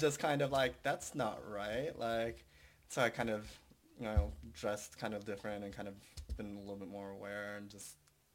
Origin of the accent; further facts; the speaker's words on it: California, United States; growing up in Orange County, I, like, was kind of an outcast in a way.